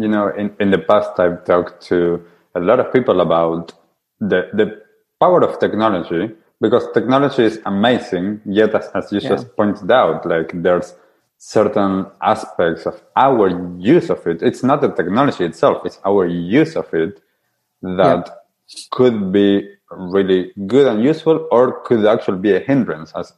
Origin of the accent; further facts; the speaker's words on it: Argentina; first language Spanish; English is a second language; I grew up in Argentina. Spanish is my mother tongue.